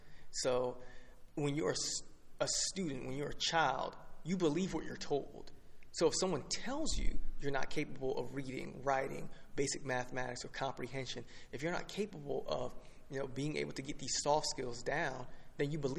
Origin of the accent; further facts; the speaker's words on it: Jersey City, New Jersey, United States; born there; Yeah, so I was born in Jersey City. So, you know, being in that community, you know, it's a little rough